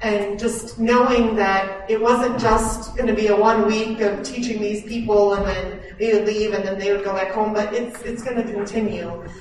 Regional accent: United States; I come from the United States. I've lived there my whole life.

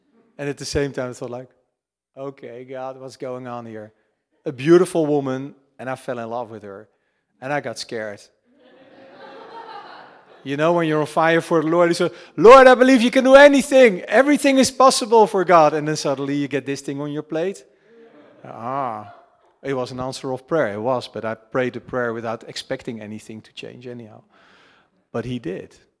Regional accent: Netherlands; You know, I grew up in the Netherlands, so we do celebrate Christmas and we do celebrate Easter.

